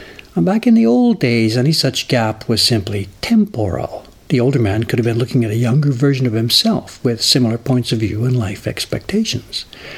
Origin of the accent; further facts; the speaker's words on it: England, United Kingdom; also born or lived in Canada; I grew up in England and Canada in the immediate post-war period.